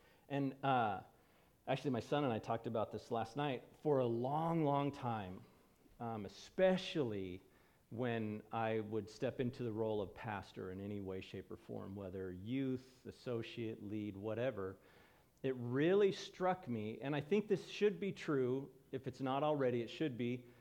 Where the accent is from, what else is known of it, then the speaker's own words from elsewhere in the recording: Los Angeles, California, United States; now in Portland, United States; When we moved up here, and I born and raised in Los Angeles, and so unique perspectives on population